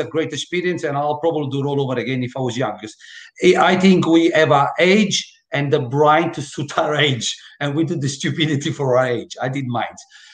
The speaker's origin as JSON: {"language": "English", "town": "Naples", "region": "Campania", "country": "Italy", "said": "I'm from Napoli. I'm a Napoli ex-ultras."}